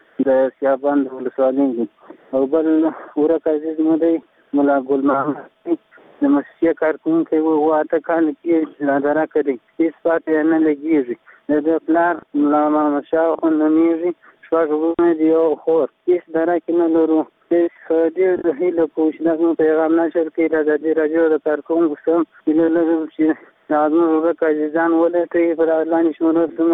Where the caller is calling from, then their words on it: Helmand, Afghanistan; د هلمند د تماس یو